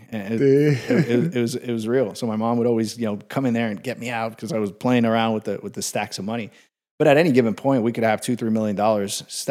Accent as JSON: {"language": "English", "town": "Medellin", "region": "Antioquia", "country": "Colombia", "said": "Well, I'm originally from Medellin, Colombia. It seems like it's another world away, but it's only 3 hours away from Florida."}